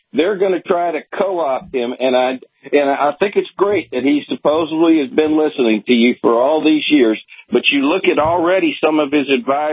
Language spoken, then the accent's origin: English; Austin, Texas, United States; But I grew up here in Austin. I went to Anderson, the same high school you did.